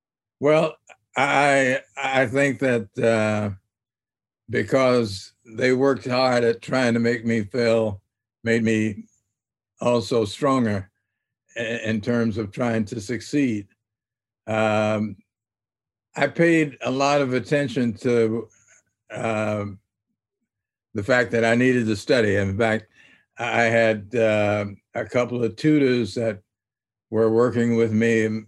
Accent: Little Rock, Arkansas, United States; Well, you knew growing up in Little Rock that this was an attitude that a number of people had

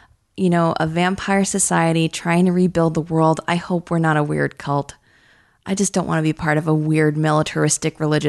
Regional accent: New Jersey, United States; I grew up in Jersey.

